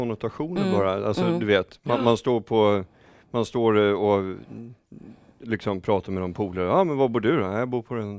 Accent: Stockholm, Stockholm County, Sweden; Jag som är född och uppväxt i Stockholm, jag är ju van vid liksom grön, röd och blå linje.

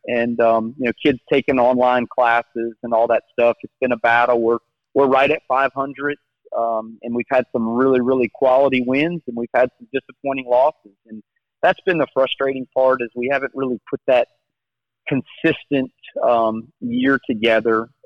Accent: Slidell, Louisiana, United States; I grew up in South Louisiana, in Slidell, Louisiana, and kind of my career has kind of taken me more to the east side, to Mississippi

